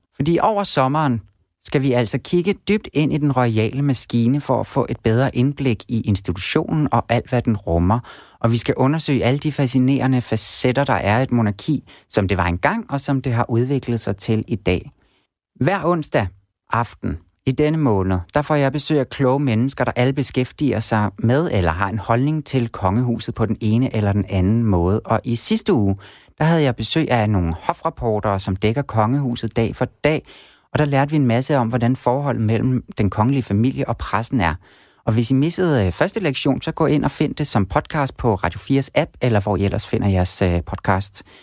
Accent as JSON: {"language": "Danish", "town": "Roskilde", "region": "Zealand", "country": "Denmark", "tie": "born or raised there", "said": "Jeg er vokset op i Roskilde, der er en by, der virkelig er viklet ind i den royale historie."}